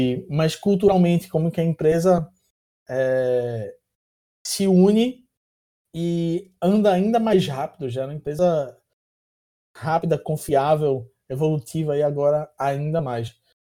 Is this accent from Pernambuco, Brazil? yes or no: yes; Recife, Pernambuco, Brazil; now in Rio de Janeiro, Brazil; Eu sou de Recife, moro no Rio. Cara, no Rio, você ouve o nosso sotaque em todos os corredores, assim.